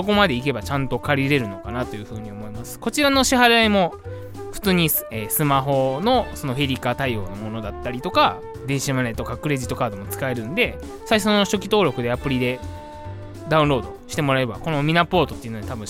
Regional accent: Kyoto, Japan; 自分地元京都なんですけど、京都にあんのかなって言って調べたんですよ。

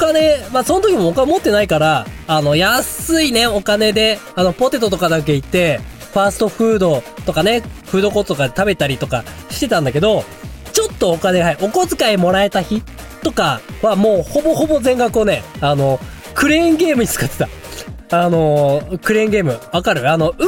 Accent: Hokkaido, Japan; 勝手にね、標準語喋ってるつもりでいるわけですよ。北海道人は、本当に。

